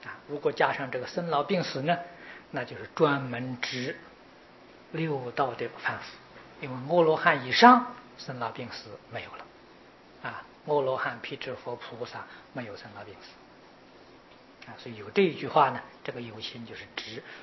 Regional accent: Taiwan; 没有我们台湾人住的房子这么大了

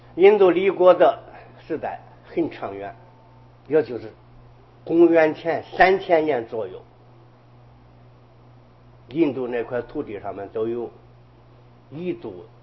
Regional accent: China; 能够始终立在世界上边的，就是我们中国

